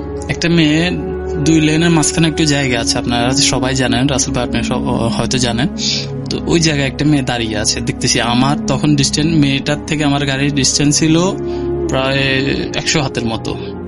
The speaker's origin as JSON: {"language": "Bangla", "town": "Feni", "region": "Chittagong Division", "country": "Bangladesh", "tie": "born or raised there", "lives_now": "Saudi Arabia", "said": "তো আমার বাড়ি হচ্ছে ফেনী, বর্তমানে আমি সৌদি আরবে আছি।"}